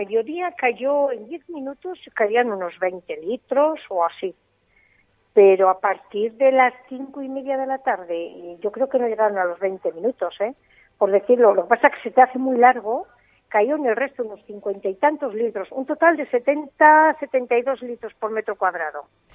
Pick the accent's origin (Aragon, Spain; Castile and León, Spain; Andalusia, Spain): Castile and León, Spain; Castrojeriz; Yo recuerdo de niña aquí en Castrojeriz tormentas muy fuertes